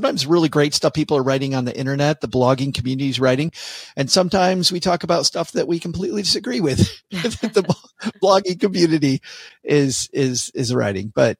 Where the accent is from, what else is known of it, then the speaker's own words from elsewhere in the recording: Michigan, United States; for a long time before I knew anything about languages growing up in Michigan, right?